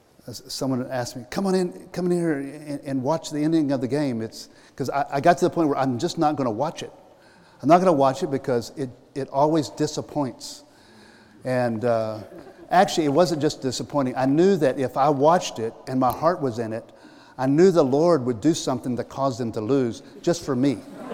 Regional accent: Houston, Texas, United States; You know, as a kid, Houston Astros, I grew up in Houston.

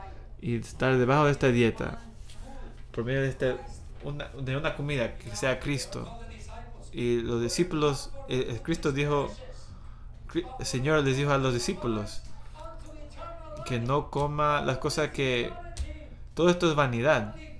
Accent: Taiwan; now in United States; Yo vine a este país en 1989 y yo nací en Taiwán. Yo vine en 1989, yo me fui de ahí, pero todavía era de Taiwán. Pero ahora, después de casi más de 30 años, ya soy convirtiéndome en un americano

